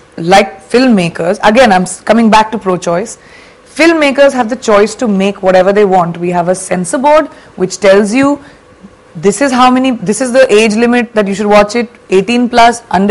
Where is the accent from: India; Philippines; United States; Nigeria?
India; See, we come from the land of Kama Sutra. Okay, we come from Ajanta and Allura.